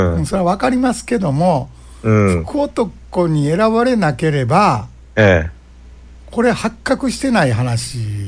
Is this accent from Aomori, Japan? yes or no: no; Nishinomiya, Hyogo, Japan; 地元西宮市の神社っていうこともありました